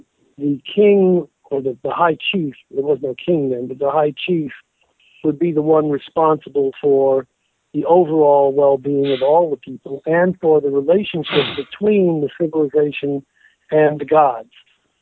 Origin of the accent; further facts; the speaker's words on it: San Antonio, Texas, United States; born or raised there